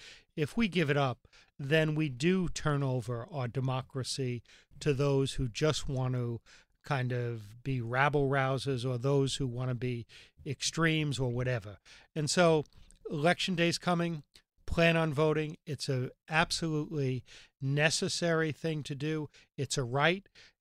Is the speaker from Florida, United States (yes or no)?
no; New York, United States; And I know I'm a New Yorker, but we kind of sneak over the border to Connecticut